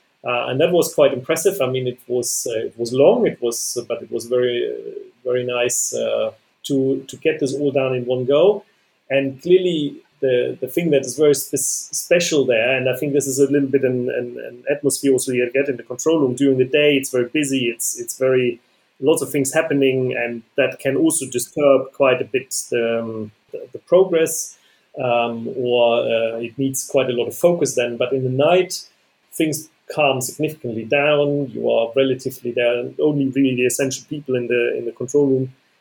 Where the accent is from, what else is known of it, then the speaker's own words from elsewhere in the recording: Germany; I am German. I was born in Germany in 1980.